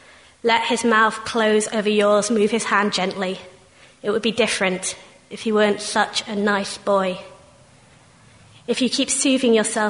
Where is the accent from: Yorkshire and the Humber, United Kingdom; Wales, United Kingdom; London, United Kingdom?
Yorkshire and the Humber, United Kingdom; I'm from Yorkshire